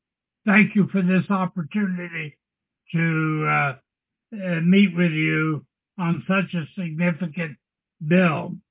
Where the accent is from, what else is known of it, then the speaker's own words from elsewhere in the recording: Guatemala; I was raised in Guatemala